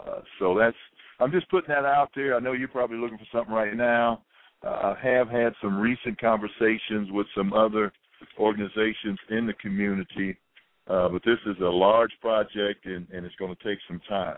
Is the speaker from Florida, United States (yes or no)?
no; Columbus, Ohio, United States; born and raised in Columbus, Ohio, former OSU and East High School basketball player.